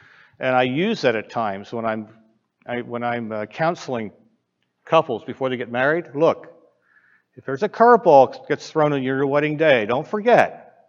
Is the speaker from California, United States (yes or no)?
no; Belleville, Pennsylvania, United States; So I'm from Belleville, Pennsylvania. That's where I grew up, Mifflin County.